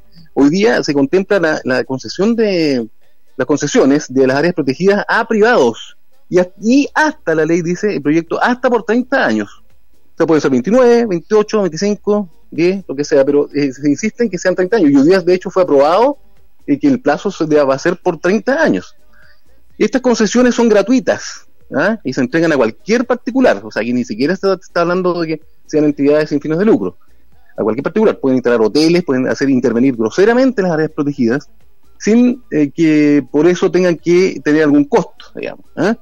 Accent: Chile; nos preocupa a nosotros como chilenos, como ciudadanos.

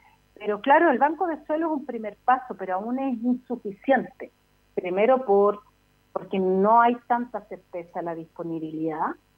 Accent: Chile; como chilenos y chilenas también hemos sido inmigrantes maltratados, racializados en otros lugares

